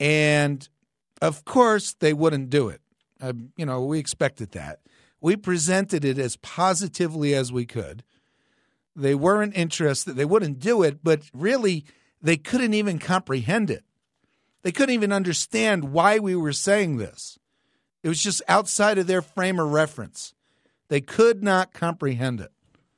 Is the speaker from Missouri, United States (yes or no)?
no; New Jersey, United States; I'm 44 years old, and when I grew up, you know, we'd travel. I grew up in New Jersey.